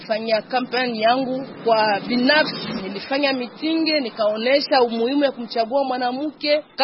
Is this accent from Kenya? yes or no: no; Fizi, South Kivu, DR Congo; Kwetu ni Fizi. Nilitembea labda Fizi yote, nasema nilitembea Fizi ya maji, nilitembea Fizi ya milima, nikatembea Fizi ya barabara.